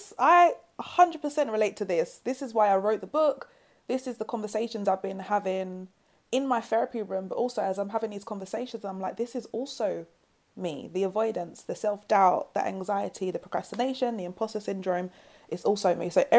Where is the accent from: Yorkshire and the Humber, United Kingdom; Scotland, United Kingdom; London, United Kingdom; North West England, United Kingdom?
London, United Kingdom; Lewisham; It's a different kind of beast being from South.